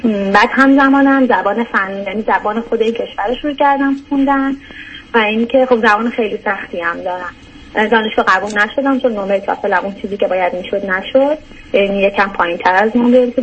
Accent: Iran; moved away as an adult; من 3 سال پیش کلن از ایران مهاجرت کردم.

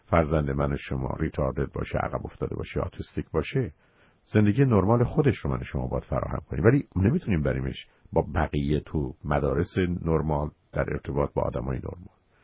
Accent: Iran; ایرانیم، مردم، پیرمردم، نفهمم

